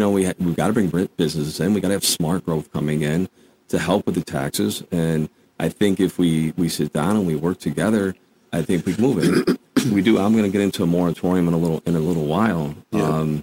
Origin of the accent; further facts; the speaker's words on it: Malta; I've lived in Malta for 25 years. Obviously, I talked earlier about growing up in Balsa Spa